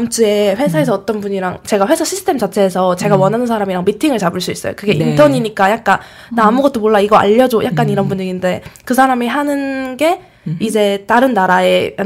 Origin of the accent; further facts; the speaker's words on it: South Korea; 근데 또 한국인으로서 저희는 한국인 문화가 훨씬 강하잖아요. 여기 온지 얼마 안 됐으니까.